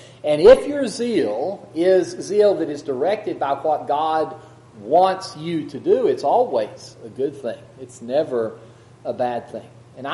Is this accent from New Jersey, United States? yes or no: no; Texas, United States; and it may be just because I'm from West Texas and I've never looked it up.